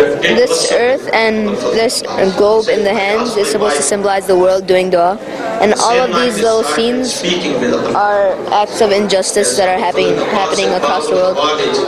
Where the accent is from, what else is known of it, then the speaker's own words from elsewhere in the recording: Canton, Michigan, United States; I'm from Canton, Michigan.